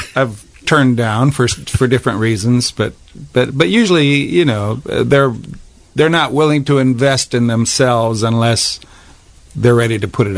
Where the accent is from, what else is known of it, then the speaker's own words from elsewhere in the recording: South Dakota, United States; And we're both from South Dakota, and this is called Black Hills Gold, which is a real thing.